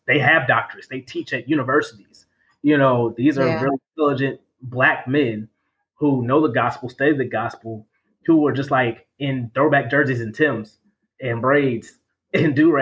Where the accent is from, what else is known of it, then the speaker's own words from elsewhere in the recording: North Carolina, United States; born there; Because I was born in North Carolina, and we first went to a Kojic church, which was predominantly Black.